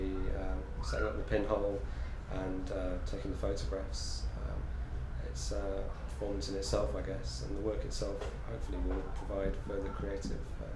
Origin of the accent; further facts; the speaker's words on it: Leeds, Yorkshire and the Humber, United Kingdom; 39, and I'm from Leeds, West Yorkshire.